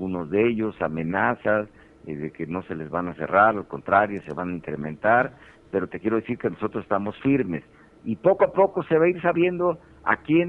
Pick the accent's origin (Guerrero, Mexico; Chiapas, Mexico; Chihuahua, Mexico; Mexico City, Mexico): Guerrero, Mexico; soy senador guerrerense